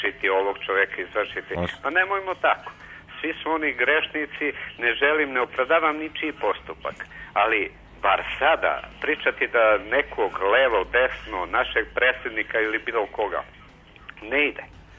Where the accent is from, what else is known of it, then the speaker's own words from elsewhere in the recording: Niš, Nišava District, Serbia; now in Leušići, Serbia; iz Niša sam